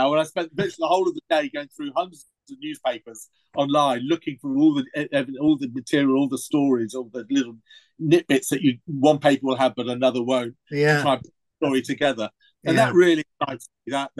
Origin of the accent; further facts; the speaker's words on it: United Kingdom; My grandmother was German, and he could have married Ernst Jünger, who absolutely adored her when they were at Leipzig University together, and I could have been a German Just as easy as I'd be, I'm a Brit.